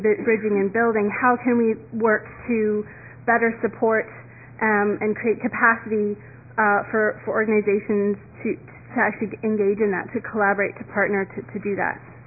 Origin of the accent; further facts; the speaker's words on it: Nova Scotia, Canada; I'm from Nova Scotia.